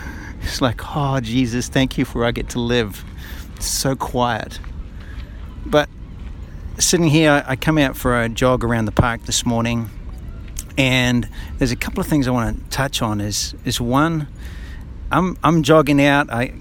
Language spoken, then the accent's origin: English; New Zealand; moved away as an adult; now in United States; We came from New Zealand to Reading because we followed the voice of God.